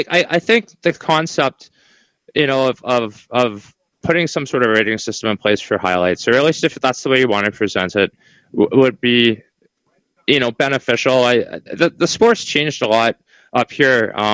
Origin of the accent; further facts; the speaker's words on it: Canada; Yes, I am Canadian.